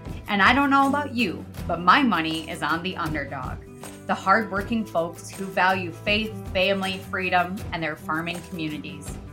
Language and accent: English; South Dakota, United States; not just in my home state of South Dakota, but all across the nation